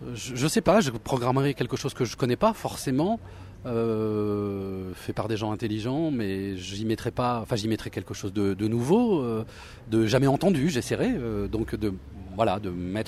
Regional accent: Île-de-France, France; De banlieue parisienne.

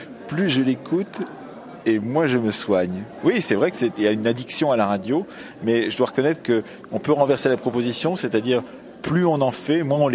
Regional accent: Nouvelle-Aquitaine, France; Du Poitou.

